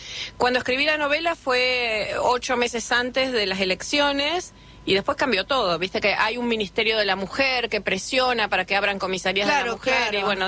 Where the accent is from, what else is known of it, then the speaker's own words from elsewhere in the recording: Rosario, Santa Fe, Argentina; Soy rosarina, pero vivo acá hace 22 años.